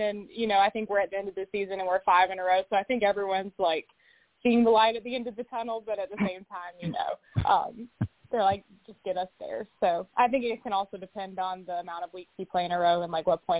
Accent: North Carolina, United States; because luckily I'm from North Carolina

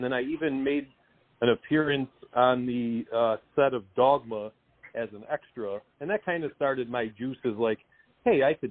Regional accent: New York, United States; where are you from? Western New York.

